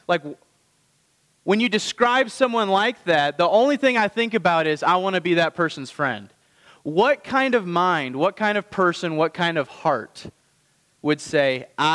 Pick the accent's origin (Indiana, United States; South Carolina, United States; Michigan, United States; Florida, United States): Indiana, United States; I grew up in Indiana, and I'm a Colts fan.